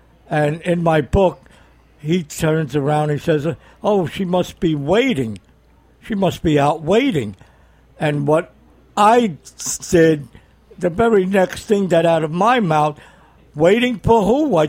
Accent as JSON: {"language": "English", "town": "Brooklyn", "region": "New York", "country": "United States", "tie": "born or raised there", "said": "Born and raised in Brooklyn, still live in Brooklyn."}